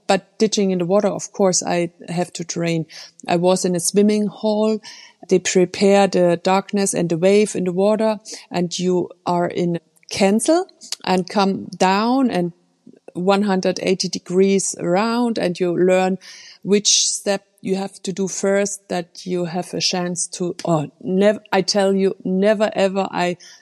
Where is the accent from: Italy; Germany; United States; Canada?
Germany; I come from Germany.